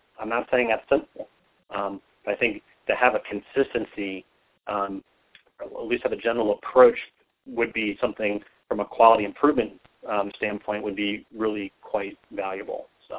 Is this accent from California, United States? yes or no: no; New York, United States; probably because I'm a New Yorker.